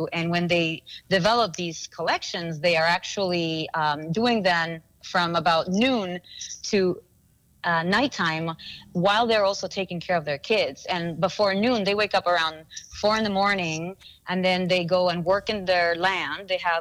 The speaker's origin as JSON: {"language": "English", "country": "Peru", "said": "And while I was in Peru for a visit, I'm from Peru, I was visiting family"}